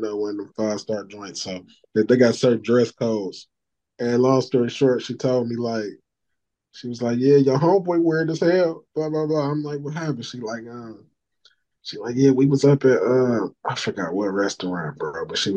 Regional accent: Detroit, Michigan, United States; I'm from Detroit. We from Detroit, bro.

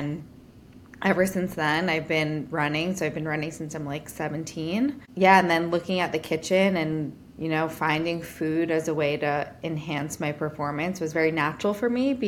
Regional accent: Brooklyn, New York, United States; And I think like growing up in Brooklyn, I wasn't really around so much nature

